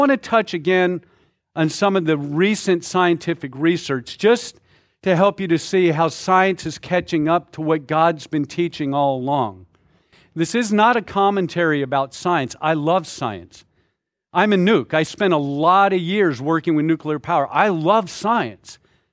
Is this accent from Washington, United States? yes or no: yes; Washington, United States; Maybe because we're from Washington. I took the R out, by the way. Washington.